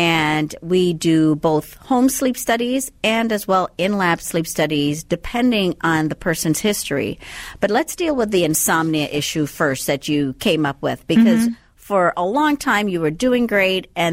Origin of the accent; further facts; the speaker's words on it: Andros, Bahamas; Well, I'm from the Bahamas. You can't quite tell by the accent right now, but originally from the Bahamas. So Andros is actually the largest island in the Bahamas, and I happen to be from that island.